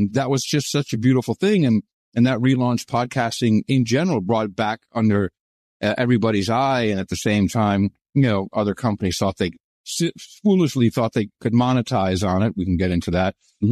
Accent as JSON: {"language": "English", "country": "Netherlands", "tie": "born or raised there", "also_born_or_lived": "Arlington, United States / Uganda / Maryland, United States", "said": "So growing up in the Netherlands, and we moved there in 72. I was born in D.C., Arlington Hospital, and we moved around"}